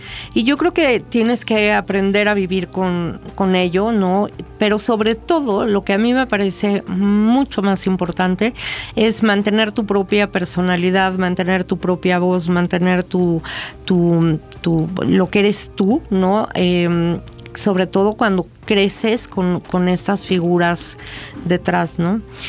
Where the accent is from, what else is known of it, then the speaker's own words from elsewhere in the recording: Coyoacán, Mexico City, Mexico; actualmente no vivo en Coyoacán, pero cuando tengo que ir al mercado, voy al mercado de Coyoacán. O sea, no hay de otra. Y bueno, pues crecí en Coyoacán.